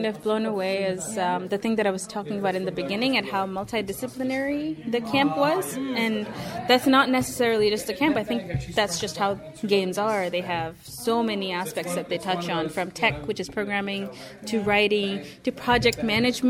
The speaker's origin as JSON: {"language": "English", "region": "Dubai", "country": "United Arab Emirates", "tie": "born or raised there", "also_born_or_lived": "United States", "said": "I didn't grow up in America, so I'm not American-American. I grew up in the Middle East."}